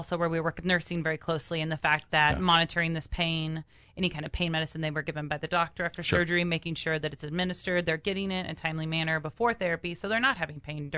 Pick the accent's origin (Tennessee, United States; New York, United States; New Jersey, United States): Tennessee, United States; Knoxville; born and raised in Knoxville. So it's where my roots are. I know a lot of people there, and my mom still lives in Knoxville. My grandma still lives in Knoxville. So I have a lot of family in the area.